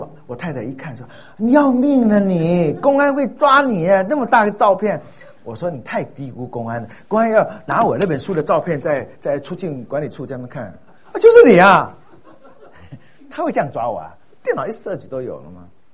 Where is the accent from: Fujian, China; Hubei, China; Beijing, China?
Fujian, China; 所以我在我的家乡福建